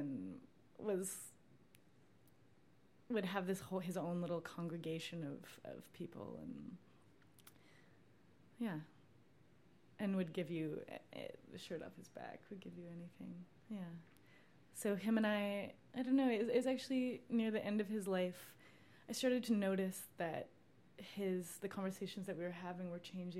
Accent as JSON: {"language": "English", "country": "Canada", "said": "I'm Canadian."}